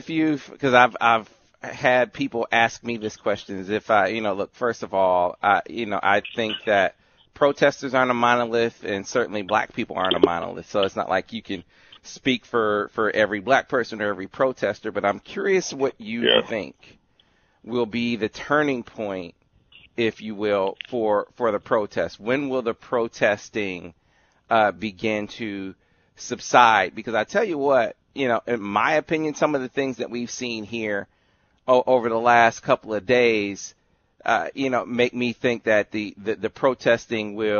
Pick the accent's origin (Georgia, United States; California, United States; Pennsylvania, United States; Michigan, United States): Michigan, United States; Flint; sure you've seen the video here in the state of Michigan, where up in Flint